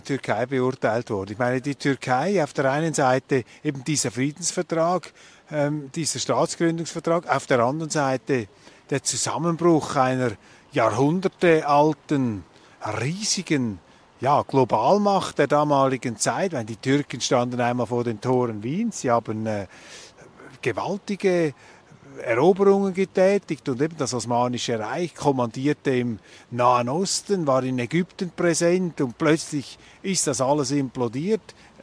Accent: Switzerland; Was können wir als Schweizer heute aus dieser Konferenz in die Gegenwart mitnehmen?

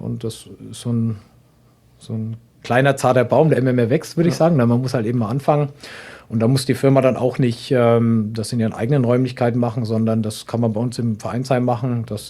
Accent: Bamberg, Bavaria, Germany; now in Braunschweig, Germany; wenn ich nach Bamberg zurückgehe, dann sagen sie, ich hätte meinen Dialekt verloren. Also es hat so, ich bin jetzt auch schon 10 Jahre hier oder über 10 Jahre.

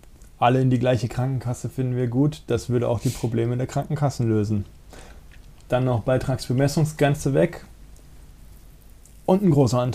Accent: Duisburg, North Rhine-Westphalia, Germany; Ja, doch, aus Nordrhein-Westfalen, aus Duisburg, ja. Ein Kind der Arbeiterklasse.

